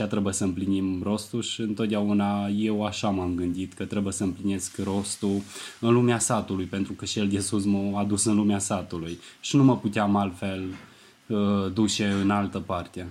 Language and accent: Romanian; Feldru, Bistrița-Năsăud, Romania; născut dintr-o pasiune legată de acolo, din lumea satului și insuflată de oamenii din satul meu, drag Feldru